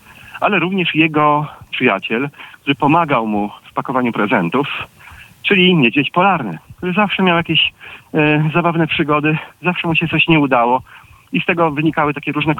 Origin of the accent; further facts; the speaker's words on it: Silesian Voivodeship, Poland; W Boże Narodzenie, no, na przykład u nas na Śląsku, przynosiły prezenty, przynosiło dzieciątko, albo ewentualnie aniołek